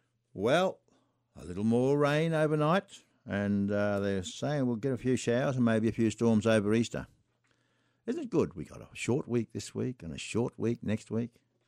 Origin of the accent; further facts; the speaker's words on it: Theodore, Queensland, Australia; as I grew up on the Dawson River, up in Theodore there in the Dawson Valley, it was one of two cotton producing areas in Queensland in those days.